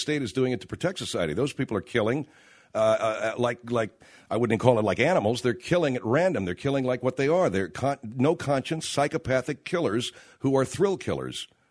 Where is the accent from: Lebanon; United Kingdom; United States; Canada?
United States; California; And thank God they did, because I grew up in California